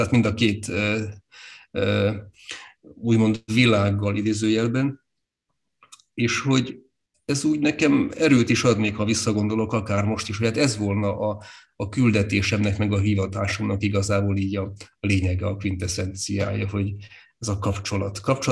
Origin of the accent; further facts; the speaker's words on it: Csíkdánfalva, Harghita, Romania; Csíkszeredfalváról valójában, tehát ott nőttem föl, bár az életrajzi adataimban mindig Csíkszered a szerepel, abból kifolyólag, hogy a szülésze Csíkszeredvárban volt. De hát én dánfalvinak érzem magam, és ott is nőttem föl.